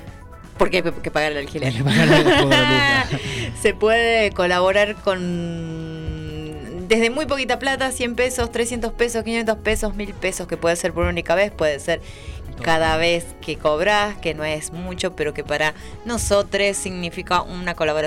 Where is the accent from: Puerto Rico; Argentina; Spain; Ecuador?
Argentina; La Rioja; una cultura como la riojana, que somos muy alcohólicas.